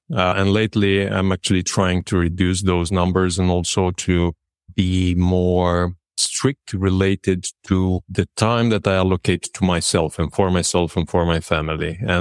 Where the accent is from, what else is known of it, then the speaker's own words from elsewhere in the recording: Râmnicu Vâlcea, Vâlcea County, Romania; I grew up in Mnicu Vâlcea, which is a city near the mountainside.